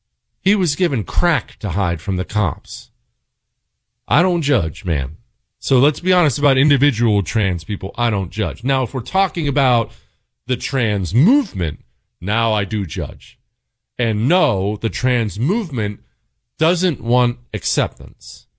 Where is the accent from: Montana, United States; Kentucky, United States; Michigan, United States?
Montana, United States; I grew up in Montana. We'd always go hiking and hunting in the mountains